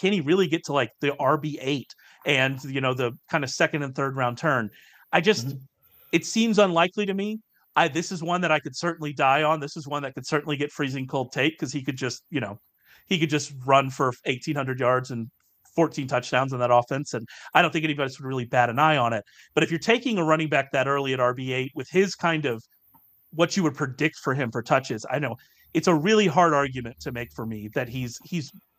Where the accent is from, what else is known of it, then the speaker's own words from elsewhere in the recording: Texas, United States; So well, I'm from the land of Cajuns in Texas